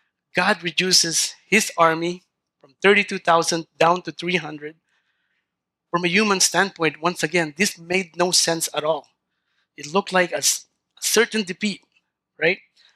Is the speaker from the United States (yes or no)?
no; Philippines; I grew up in the Philippines with very little.